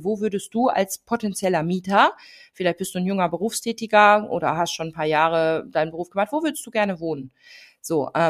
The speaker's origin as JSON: {"language": "German", "region": "North Rhine-Westphalia", "country": "Germany", "said": "ich komme ja aus der Nähe von Bielefeld"}